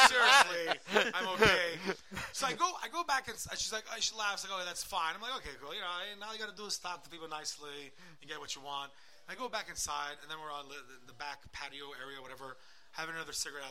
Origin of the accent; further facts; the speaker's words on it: Montreal, Quebec, Canada; I'm from Montreal. In Montreal, you could be like smashed out of your brain, lying on the floor